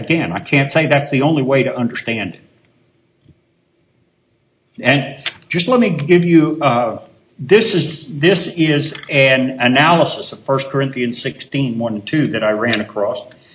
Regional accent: Kentucky, United States; You know, I grew up in Kentucky where basically if you were a farmer, you prospered once a year when you sold your tobacco crop.

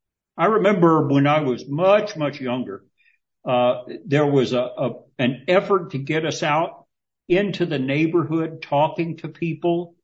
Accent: the South, United States; I grew up in the South where we have all kinds of backhanded compliments.

